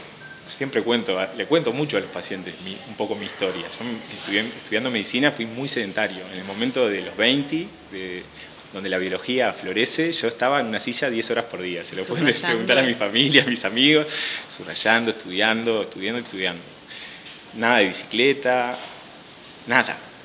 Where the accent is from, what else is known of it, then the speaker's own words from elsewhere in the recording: Uruguay; soy uruguayo, le digo.